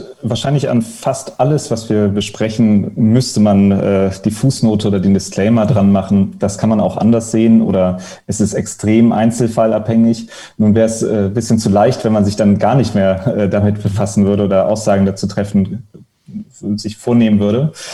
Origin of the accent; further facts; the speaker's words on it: Japan; ich bin im Ausland aufgewachsen, in Japan in dem Fall sicherlich eine ganz andere Kultur